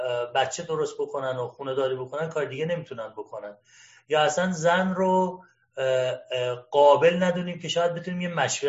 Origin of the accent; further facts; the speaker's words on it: Ahvaz, Khuzestan, Iran; من خودم اهوازی هستم و اونجا زنیگم